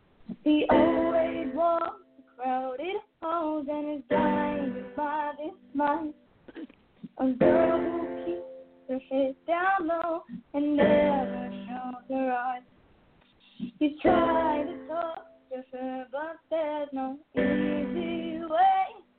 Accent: Nashville, Tennessee, United States; I am from Nashville, Tennessee. I turned 12 last week

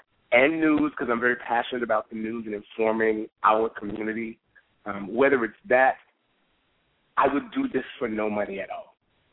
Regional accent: Jacksonville, Florida, United States; I love Jacksonville. I tell everyone I was born and raised in Jacksonville.

